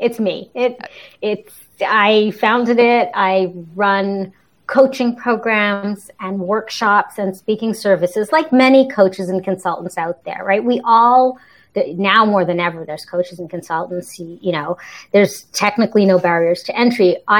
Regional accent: Montreal, Quebec, Canada; And I'm originally from Montreal. So that's, you know, where I grew up, that vibrant energy.

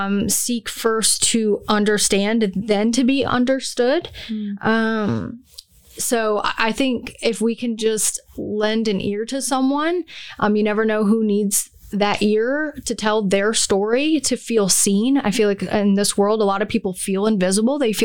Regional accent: Pennsylvania, United States; I'm from Northeastern Pennsylvania. So that was at Montrose Area Junior Senior High School.

